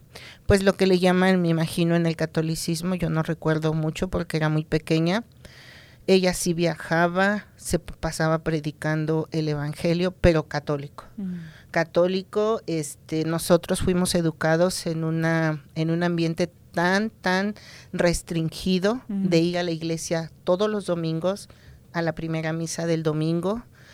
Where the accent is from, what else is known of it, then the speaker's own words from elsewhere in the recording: Mexico City, Mexico; Soy originaria de la Ciudad de México. Uh-huh. Ahí nací, estudié, me crié.